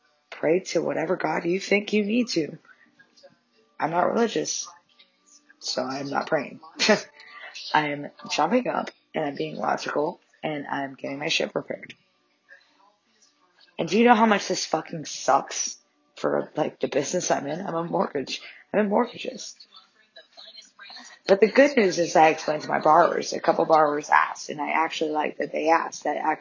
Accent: Boston, Massachusetts, United States; now in New York City, United States; I'm from Boston, but I love New York City.

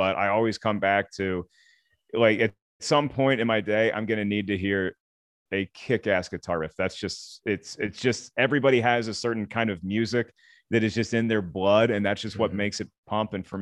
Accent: Southeast, United States; Growing up in the Southeast, it's impossible to resist

